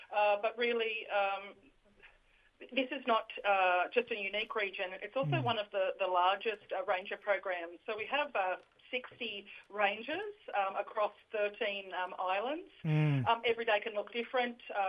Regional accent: Queensland, Australia; I'm from the Torres Strait region. I'm originally from Cubin.

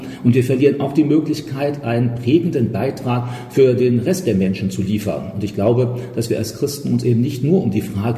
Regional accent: Germany; Ja, also ich komme aus Deutschland und da lebe ich eben auch.

